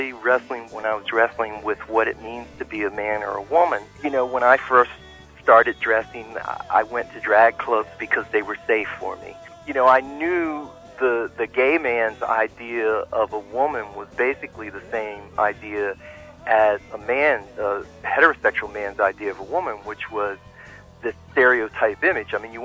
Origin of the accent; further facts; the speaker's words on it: Baltimore, Maryland, United States; Well, I'm from Baltimore, Maryland area, D.C. and Baltimore.